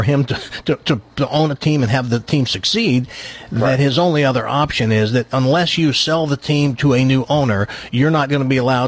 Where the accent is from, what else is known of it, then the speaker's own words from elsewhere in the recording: the South, United States; Look, I'm from the South. I'm from the South